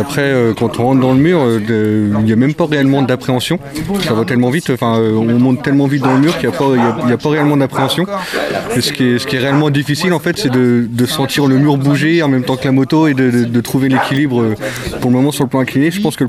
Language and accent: French; Troyes, Grand Est, France; Je viens de Troyes.